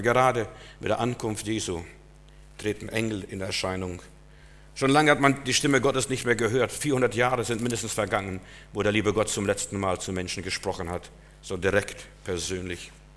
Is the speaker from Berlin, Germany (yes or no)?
yes; Berlin, Germany; Wir als Berliner wissen das, was es bedeutet, als die Mauer fiel.